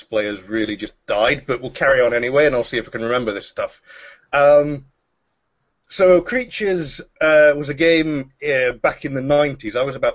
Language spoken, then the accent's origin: English; Glasgow, Scotland, United Kingdom; I moved over to Strathclyde, which is close to my hometown. It's back in Glasgow.